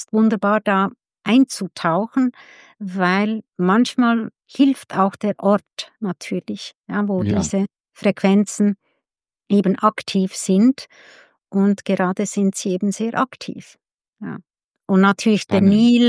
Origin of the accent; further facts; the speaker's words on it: Switzerland; Ich bin Schweizerin